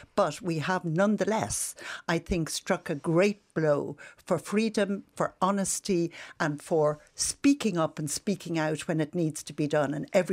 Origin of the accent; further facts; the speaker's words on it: Ireland; I couldn't feel prouder of being Irish in Ireland this year.